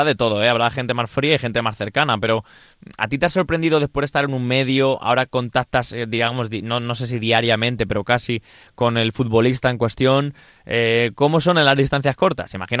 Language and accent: Spanish; Leganés, Community of Madrid, Spain; Yo soy de Leganés y la gente de aquí de prensa de Leganés pues lleva toda la vida aquí.